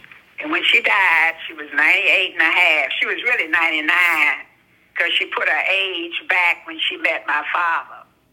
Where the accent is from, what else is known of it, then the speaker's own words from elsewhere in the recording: Muskogee, Oklahoma, United States; born there; I was born in Muskogee, Oklahoma, March the 23rd, 1943